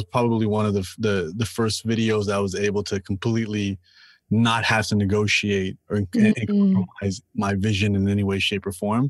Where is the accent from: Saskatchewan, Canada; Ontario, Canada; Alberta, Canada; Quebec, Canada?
Ontario, Canada; Toronto; I mean, as I said, I'm from Toronto. I'm from one of the most diverse places on the planet.